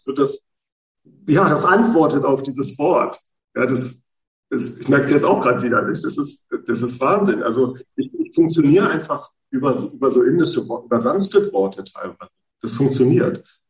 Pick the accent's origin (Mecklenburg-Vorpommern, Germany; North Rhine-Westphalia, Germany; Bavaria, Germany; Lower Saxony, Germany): Lower Saxony, Germany; Stade; born there; Ich bin auch gerne im Wald, aber ich bin so ein Küstenkind. Ich bin in Stade geboren, an der Elbe.